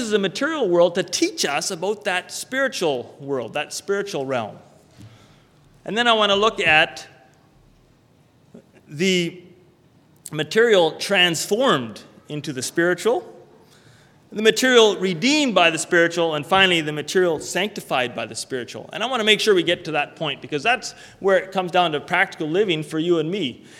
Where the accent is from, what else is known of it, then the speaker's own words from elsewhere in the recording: Canada; I'm Canadian because I was born in Canada and my parents were born or raised me here.